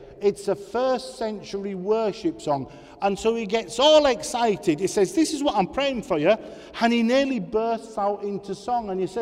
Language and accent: English; Yorkshire and the Humber, United Kingdom; I'm a Yorkshireman.